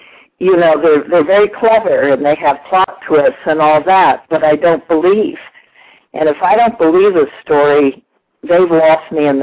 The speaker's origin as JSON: {"language": "English", "region": "Texas", "country": "United States", "tie": "born or raised there", "said": "It was based on my family growing up in Texas. And I did it about 3 generations of Texas women."}